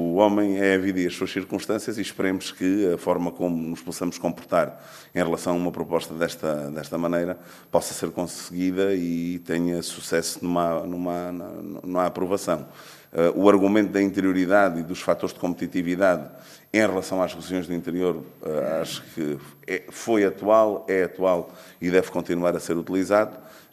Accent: Alentejo, Portugal; Eu sou alentejano

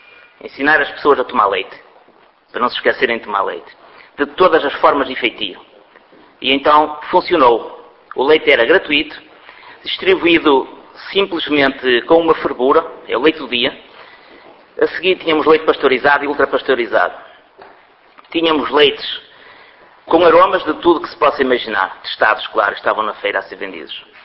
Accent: Barcelos, Norte, Portugal; eu sou também um produtor de leite, lá do Entredouro e Minho, sou de Barcelos.

